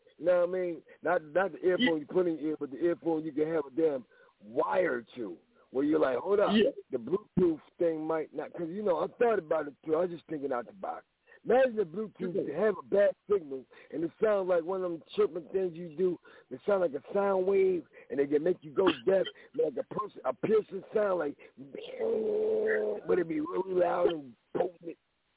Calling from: Philadelphia, Pennsylvania, United States; Yeah, I'm calling from Philly.

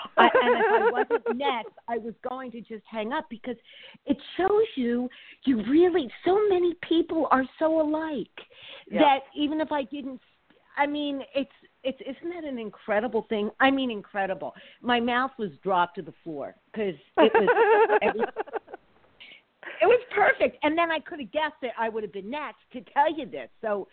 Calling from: California, United States; from California.

